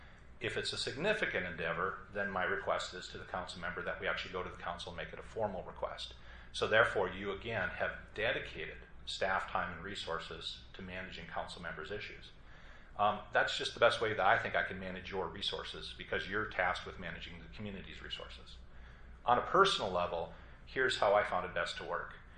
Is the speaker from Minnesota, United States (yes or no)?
yes; Duluth, Minnesota, United States; I'm from Duluth, so I'm going to use some northern Minnesota analogies